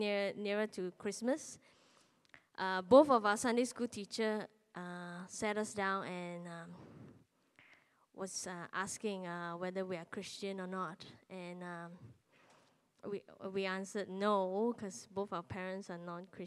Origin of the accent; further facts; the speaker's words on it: Malaysia; And because I come from Malaysia, and one of the food is wonton.